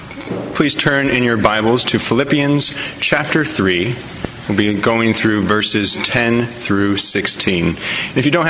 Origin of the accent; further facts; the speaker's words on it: United States; And as American tourists, we got off and got photos with some of the military men